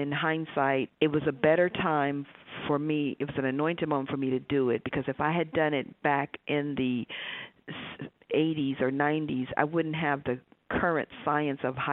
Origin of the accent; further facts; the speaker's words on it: Cleveland, Ohio, United States; how I envision East Austin to have been is the neighborhood that I grew up in Cleveland. I went to John F. Kennedy High School.